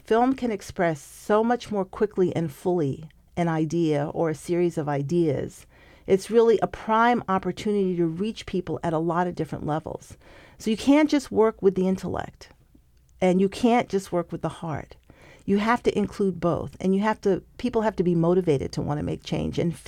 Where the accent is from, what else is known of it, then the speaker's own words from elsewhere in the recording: New York City, New York, United States; And I grew up in Harlem, understanding very clearly what it meant to live where I lived